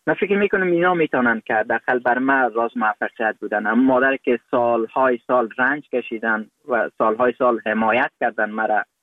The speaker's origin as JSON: {"language": "Persian", "country": "Afghanistan", "tie": "born or raised there", "said": "افغانستان که حداقل من در مو فضا رشد کردم، بزرگ شدم، پنتون خواندم، ماستری گرفتم"}